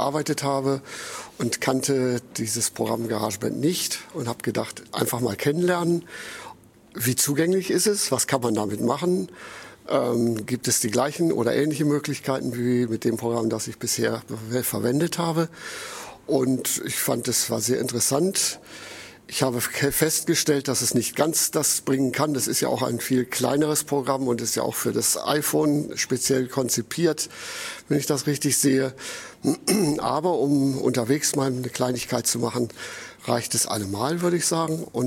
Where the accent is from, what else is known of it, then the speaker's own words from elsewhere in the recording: Hanover, Lower Saxony, Germany; ich komme aus Hannover und ich habe an diesem Seminar teilgenommen